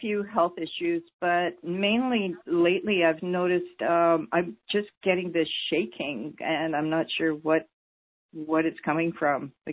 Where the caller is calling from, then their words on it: Canada; I'm calling from Canada, so we're very cold up here right now.